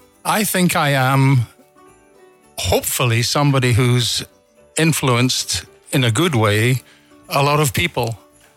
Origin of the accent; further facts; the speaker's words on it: Omagh, Northern Ireland, United Kingdom; born there; I was born in Omagh in County Tyrone. To an Irish county court judge and his wife.